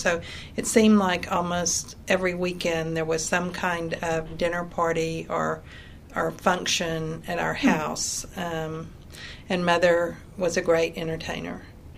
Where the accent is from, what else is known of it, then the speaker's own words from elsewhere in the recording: Dallas, Texas, United States; born there; I was born in Dallas in 1949.